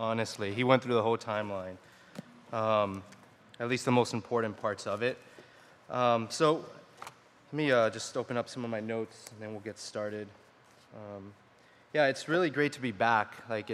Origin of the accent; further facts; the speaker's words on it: Miami, Florida, United States; For me, necessarily, I'm from Miami, so I like where there's a lot of people.